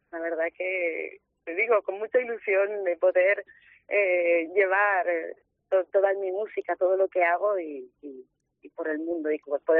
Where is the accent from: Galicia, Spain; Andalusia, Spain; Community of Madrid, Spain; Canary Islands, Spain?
Canary Islands, Spain; accent: Canarian; Sí, soy de Gran Canaria, sí.